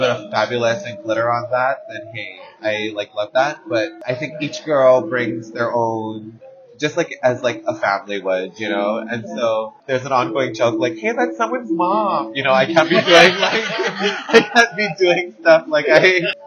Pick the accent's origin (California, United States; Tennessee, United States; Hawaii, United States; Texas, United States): Hawaii, United States; I think that's the beauty of like growing up in Hawaii.